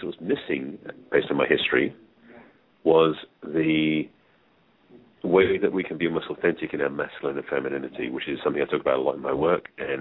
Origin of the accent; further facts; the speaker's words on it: England, United Kingdom; accent: English; now in United States; As people discover very quickly, my accent is English, is where I'm from, but I've lived in the United States for just over 30 years.